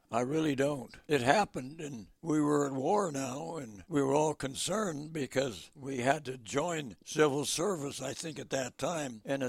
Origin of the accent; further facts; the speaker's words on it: Oakland, California, United States; I was born and raised in Oakland.